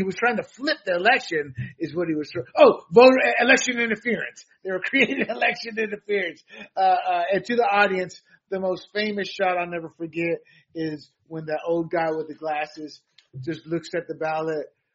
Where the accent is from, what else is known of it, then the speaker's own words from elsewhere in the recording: North Carolina, United States; well, yeah, I'm from North Carolina.